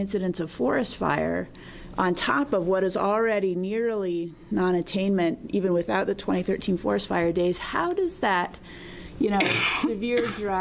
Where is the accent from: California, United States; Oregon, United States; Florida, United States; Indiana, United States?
Oregon, United States; And I grew up in the Rogue Valley, so the Medford column.